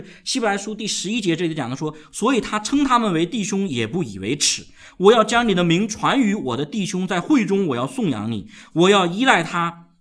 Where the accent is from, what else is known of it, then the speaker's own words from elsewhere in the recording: China; 这真的是我们中国人，特别是我们大陆人的一个重大的缺陷